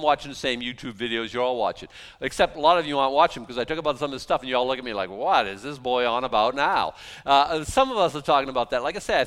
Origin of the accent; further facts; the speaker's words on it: United States; Listen, I grew up the whole time I've been growing up in America, homosexuality was a sin.